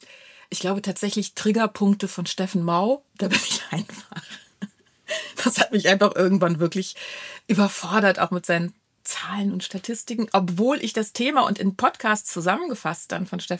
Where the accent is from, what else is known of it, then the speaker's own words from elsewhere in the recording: Salzgitter, Lower Saxony, Germany; Ich komme ja aus Salzgitter, aus so einem Stadtzusammenhang, wo es so ganz viele Menschen gibt